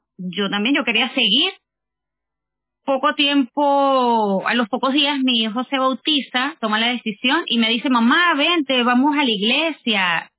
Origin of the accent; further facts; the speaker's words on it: Venezuela; now in Chile; Soy venezolana, tengo ya casi 10 años aquí en Chile.